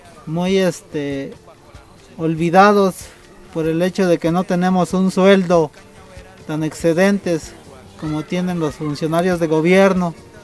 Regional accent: Venustiano Carranza, Chiapas, Mexico; Nosotros somos del municipio de Venustiano Carranza, y las tierras que queremos recuperar son del municipio de Villa Las Rosas.

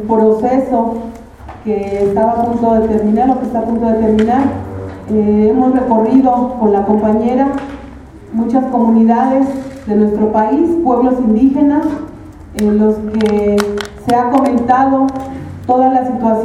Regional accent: Querétaro, Mexico; soy concejala de la Ciudad de México, somos los UPI, pero somos del Estado de Querétaro.

